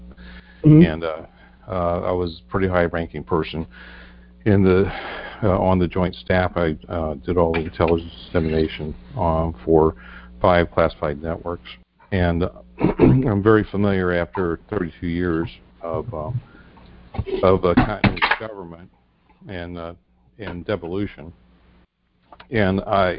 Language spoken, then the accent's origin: English; North Carolina, United States; Good evening. How you doing? I'm from North Carolina.